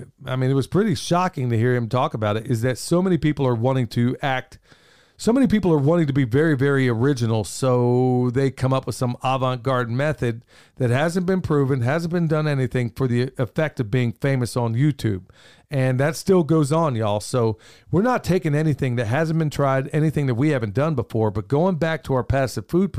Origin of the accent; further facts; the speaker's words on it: Pennsylvania, United States; growing up in Pennsylvania at the time